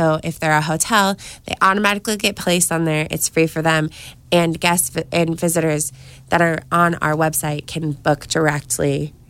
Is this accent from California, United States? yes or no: yes; California, United States; I was born and raised here, so I'm lucky enough to be able to promote my hometown and see the difference that I make in my community every day.